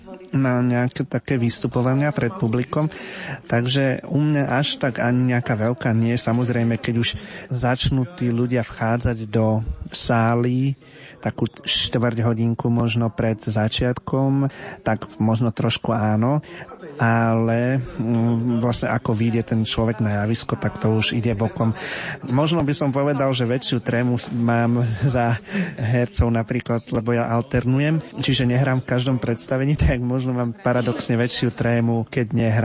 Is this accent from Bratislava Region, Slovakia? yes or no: no; Nitra, Nitra Region, Slovakia; Pochádzam z Nitry, dochádzam vlastne do Bratislavy za divadlom.